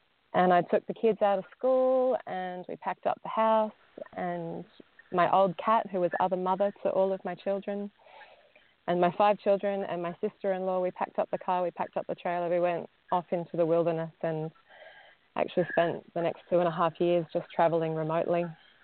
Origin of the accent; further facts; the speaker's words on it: Sydney, New South Wales, Australia; Well, I grew up in Sydney.